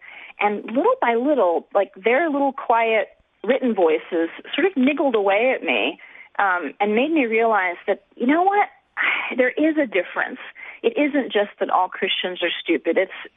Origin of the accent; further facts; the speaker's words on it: New England, United States; I'm actually from New England, and there's quite a large cultural difference between those two areas.